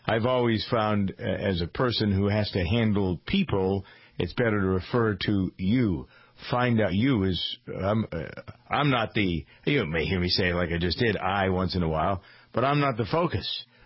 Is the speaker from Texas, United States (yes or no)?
yes; Texas, United States; I'm from Texas and I like Perry.